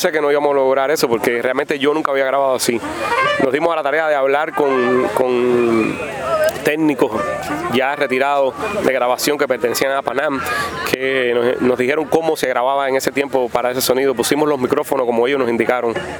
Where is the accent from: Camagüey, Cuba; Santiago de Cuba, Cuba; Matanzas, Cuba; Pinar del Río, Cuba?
Camagüey, Cuba; Florida; born there; soy una persona que vengo de, si se puede decir así, del campo. Yo nací en Florida, que es un pueblo pequeñito de Camagüey